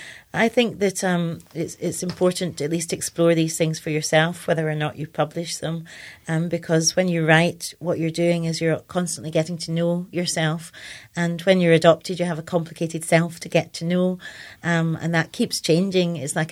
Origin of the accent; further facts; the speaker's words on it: Scotland, United Kingdom; because I was brought up in Scotland